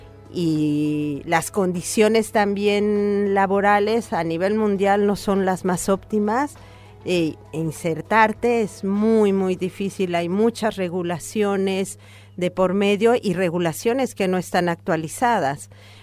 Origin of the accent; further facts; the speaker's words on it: Mexico; moved away as an adult; now in Río Gallegos, Argentina; yo vengo de México y la causa por la que vine acá fue porque, bueno, mi pareja es argentino, radica acá en Río Gallegos, en la Patagonia.